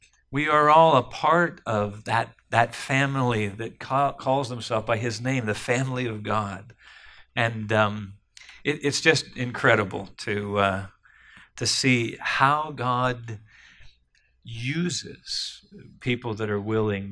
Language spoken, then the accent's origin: English; Johnstown, United States; when I met Jim and he found out I was from Johnstown, he said, "I don't like people from Johnstown."